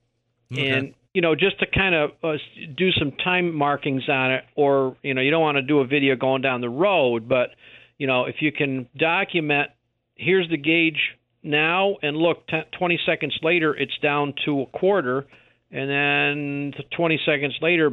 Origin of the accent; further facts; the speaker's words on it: East Hoosick, New York, United States; when I grew up out in East Hoosick